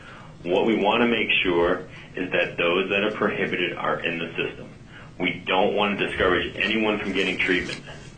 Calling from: Connecticut, United States; And really, I'm calling from Connecticut.

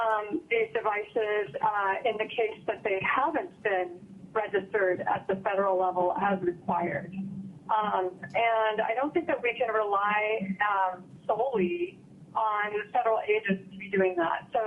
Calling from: Anchorage, Alaska, United States; I'm calling from Anchorage.

